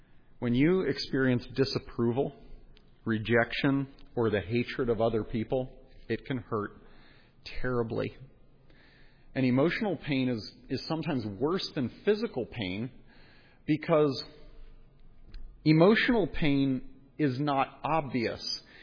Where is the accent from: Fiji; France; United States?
United States; Philadelphia, Pennsylvania; Do you get that joke? I'm from Philly. I like the word.